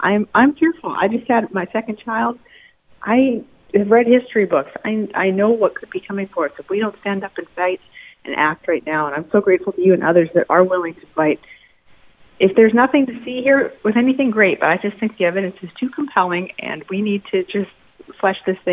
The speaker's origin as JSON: {"language": "English", "country": "Canada", "lives_now": "United States", "said": "I'm a millennial. I'm from Canada, so I am an immigrant to the United States."}